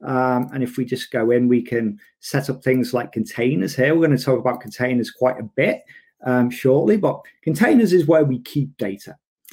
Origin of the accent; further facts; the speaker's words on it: Brisbane, Queensland, Australia; from Brisbane, Australia.